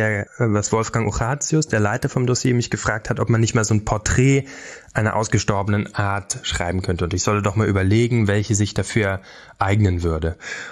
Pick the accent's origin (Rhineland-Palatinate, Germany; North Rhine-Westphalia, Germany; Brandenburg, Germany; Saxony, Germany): Brandenburg, Germany; Ich bin in Brandenburg aufgewachsen, auf dem Dorf.